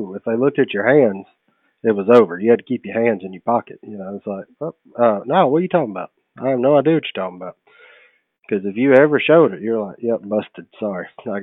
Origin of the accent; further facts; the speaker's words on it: Louisiana, United States; Growing up in Louisiana, specifically, when I first started hunting, you either hunted a rice field or you didn't hunt.